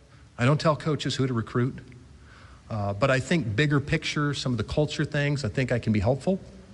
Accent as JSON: {"language": "English", "town": "Cedar Falls", "region": "Iowa", "country": "United States", "tie": "born or raised there", "said": "Like I said, I grew up in Cedar Falls, Iowa"}